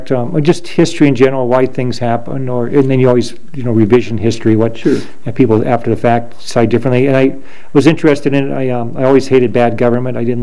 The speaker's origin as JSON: {"language": "English", "town": "Great Falls", "region": "Montana", "country": "United States", "tie": "born or raised there", "said": "I was born in Great Falls, Montana, January 22nd, 1954. I've lived on this ranch. We live on a ranch approximately 70 miles from Great Falls, west of Great Falls."}